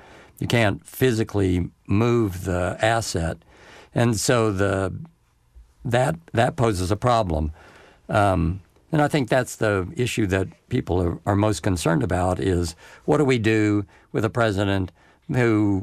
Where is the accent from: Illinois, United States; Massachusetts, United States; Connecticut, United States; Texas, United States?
Texas, United States; I'm from Texas.